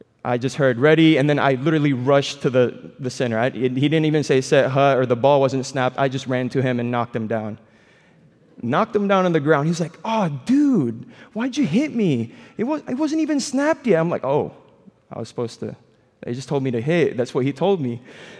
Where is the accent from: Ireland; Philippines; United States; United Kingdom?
Philippines; If you guys didn't know, I'm Filipino.